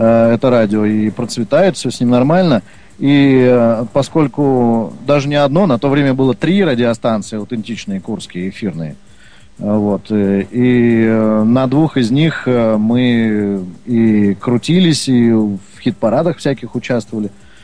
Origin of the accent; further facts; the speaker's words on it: Saint Petersburg, Russia; born there; also born or lived in Kursk; я родился в Ленинграде